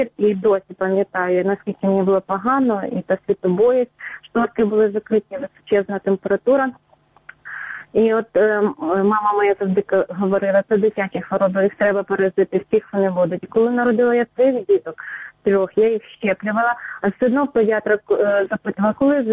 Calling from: Rivne, Rivne Oblast, Ukraine; я з міста Рівна. 78-го року народження, тобто я дитина Радянського Союзу

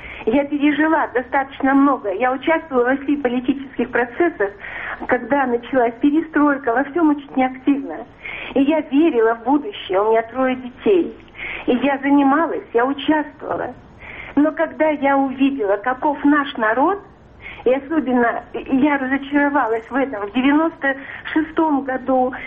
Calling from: Canada; Я звоню вам из Канады.

